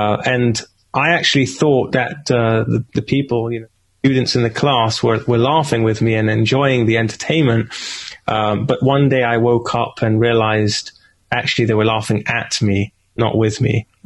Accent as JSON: {"language": "English", "country": "United Kingdom", "lives_now": "Israel", "said": "Well, I am living in Israel, but I'm not American. I'm British."}